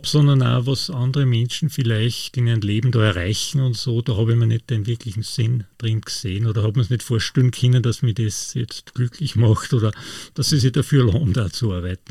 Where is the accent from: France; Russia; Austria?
Austria; Lower Austria; wo ich aufgewachsen bin, das ist in einem idyllischen Bauerndorf, kann man sagen, in Niederösterreich, im Ostviertel. Ja, da waren viele Kinder, drei Brüder und auch Nachbarkinder